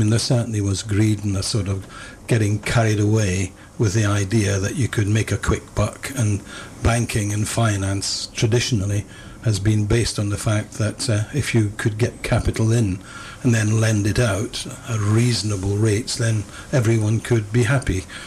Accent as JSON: {"language": "English", "town": "Musselburgh", "region": "Scotland", "country": "United Kingdom", "tie": "born or raised there", "also_born_or_lived": "London / United States", "moved": "as an adult", "lives_now": "Bristol, United Kingdom", "said": "I was brought up in Scotland in a little mining fishing town called Musselburgh, just outside Edinburgh."}